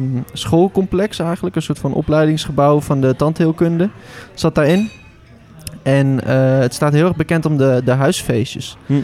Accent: Overijssel, Netherlands; ik kom dus uit Twente

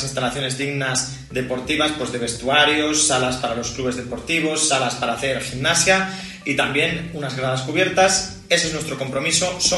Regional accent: Villamuriel de Cerrato, Castile and León, Spain; Para mí, pues mi pueblo, que es Villa Muriel de Cerrato.

